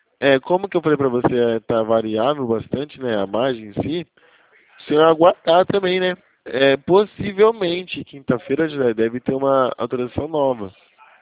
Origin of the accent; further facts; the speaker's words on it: Itatiba, São Paulo, Brazil; eu sou de São Paulo e Itatiba.